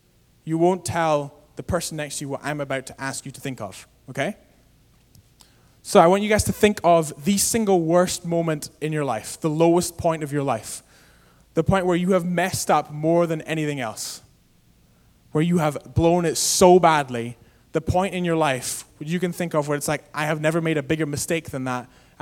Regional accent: Aberdeen, Scotland, United Kingdom; I went to a corner store in Aberdeen in Scotland, which is my hometown back home

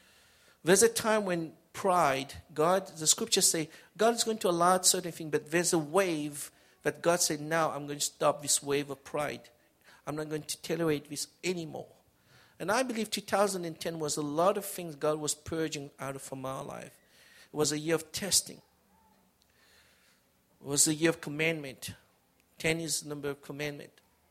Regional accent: Canada; we as Canadian, we have a lot of trade with the state

